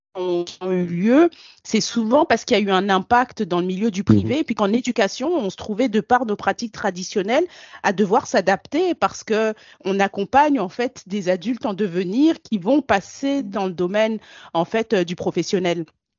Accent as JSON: {"language": "French", "country": "France", "lives_now": "Canada", "said": "sachant que je suis française"}